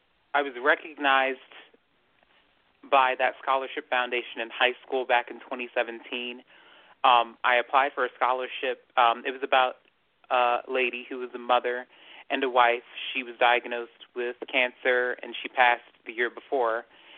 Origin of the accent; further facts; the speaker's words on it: Maryland, United States; Yes, and, born and raised.